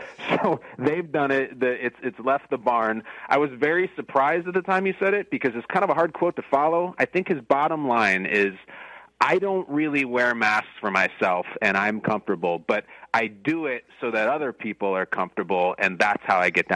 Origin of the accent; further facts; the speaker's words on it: Illinois, United States; Like we're both from the Chicago suburbs.